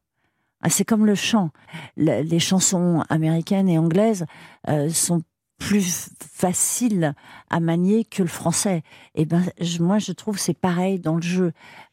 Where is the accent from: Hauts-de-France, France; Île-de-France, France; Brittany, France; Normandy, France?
Île-de-France, France; Paris; Je suis non seulement française, mais je suis parisienne.